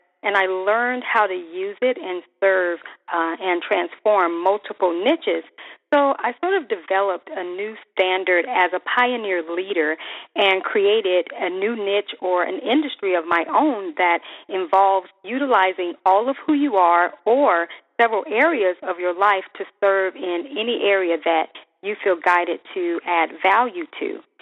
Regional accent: Columbus, Georgia, United States; I was guided to actually go to my hometown in Columbus, Georgia before going to Phoenix.

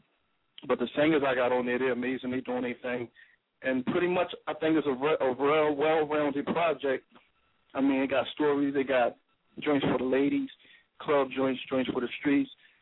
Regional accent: Philadelphia, Pennsylvania, United States; I work with like two other producers from Philly. I'm from Philly

